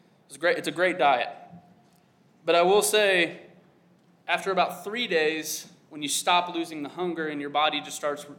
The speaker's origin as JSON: {"language": "English", "region": "Arkansas", "country": "United States", "tie": "born or raised there", "said": "I even saw that back home or where I grew up in Arkansas"}